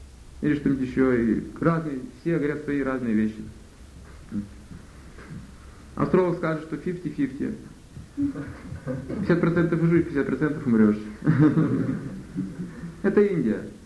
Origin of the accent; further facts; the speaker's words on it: Russia; born there; За месяц я совершенно забыл, что я родился в России.